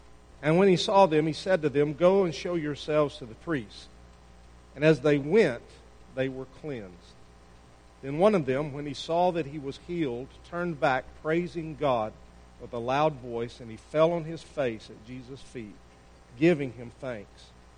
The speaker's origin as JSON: {"language": "English", "region": "Texas", "country": "United States", "tie": "born or raised there", "said": "I grew up in the Panhandle, and when I watch the weather now, you know, for Texas, it'll give the entire state."}